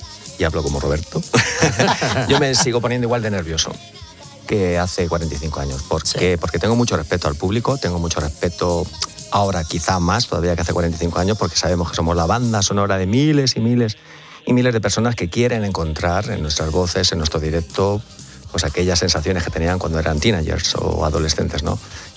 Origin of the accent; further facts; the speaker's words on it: Parla, Community of Madrid, Spain; del barrio, nosotros que venimos de Parla